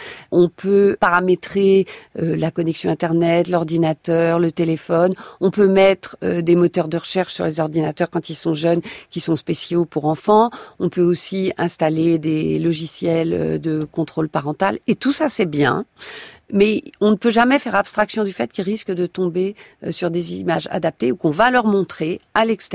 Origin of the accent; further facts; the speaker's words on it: France; Chez nous, en France